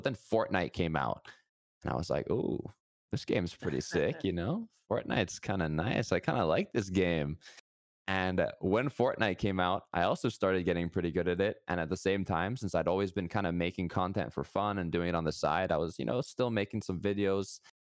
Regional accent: Spain; also born or lived in Ireland / United States; And that's because I actually grew up, not in the US, but I grew up in Spain. So growing up, I actually had to go through over like 7 different schools because I was constantly moving between Spain. My mom's also Irish, so I lived in Ireland for a while. And then also, obviously, the US.

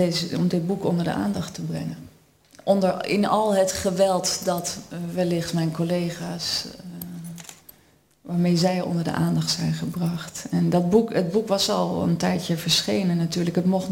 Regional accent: The Hague, South Holland, Netherlands; born there; Ik ben in Den Haag geboren.

